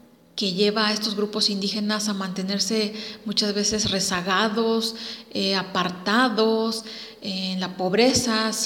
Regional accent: Mexico; como mexicanos no podemos cerrar los ojos

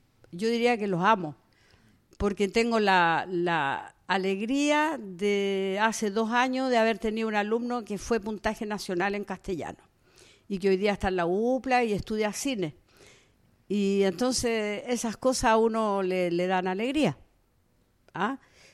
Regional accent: Valparaíso, Chile; born there; Yo nací acá en Valparaíso, yo soy porteña, nací ahí en la maternidad de Forme.

